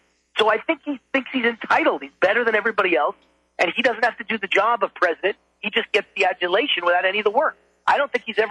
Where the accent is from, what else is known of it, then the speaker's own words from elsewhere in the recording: Nevada, United States; in my home state here of Nevada. I may. I live in Las Vegas.